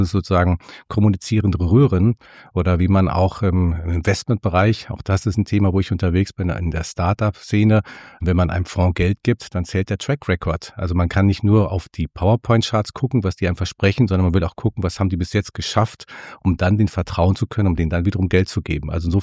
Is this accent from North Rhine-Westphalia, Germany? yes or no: yes; North Rhine-Westphalia, Germany; Also ich komme aus dem Sauerland. Also insofern bin ich sehr provinziell geprägt